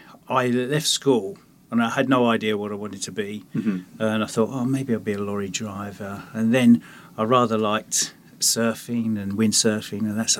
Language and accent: English; Dartford, South East England, United Kingdom; Well, I was born and raised in Dartford in Kent. Oh, everyone knows Dartford because of the bridge.